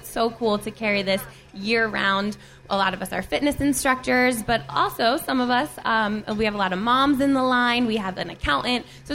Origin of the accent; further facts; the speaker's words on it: New Jersey, United States; I grew up in New Jersey.